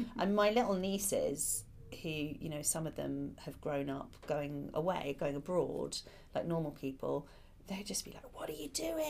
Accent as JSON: {"language": "English", "country": "Ireland", "tie": "born or raised there", "said": "I grew up partly in Ireland, and there's a book that you have to read in Irish, which was hard for me because I don't speak Irish"}